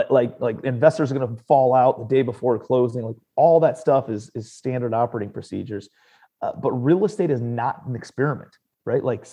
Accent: Cleveland, Ohio, United States; now in New York City, United States; I'm from Cleveland, Ohio originally. Was going through college when the market was going crazy

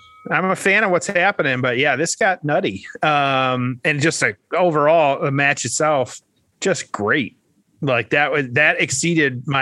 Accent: Michigan, United States; taking place in Saginaw, Michigan, my home state, because three belts were on the line.

